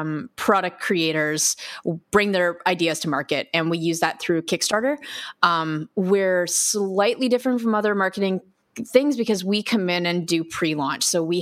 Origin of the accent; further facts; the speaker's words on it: Canada; I'm Canadian, so you might pick up some A's or whatever.